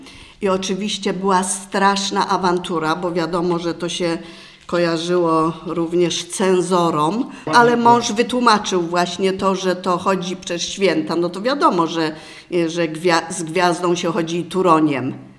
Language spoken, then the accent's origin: Polish; Greater Poland Voivodeship, Poland; born there; w ogóle to urodziłam się pod Licheniem